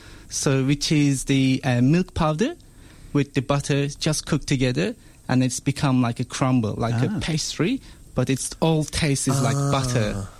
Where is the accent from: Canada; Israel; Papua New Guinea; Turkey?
Turkey; Istanbul; But I was, as I said, born in and raised in Turkey.